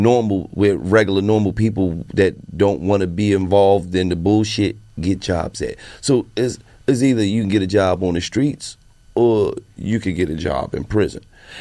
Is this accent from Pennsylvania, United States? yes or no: yes; Philadelphia, Pennsylvania, United States; Well, I'm from Philadelphia, so I like them.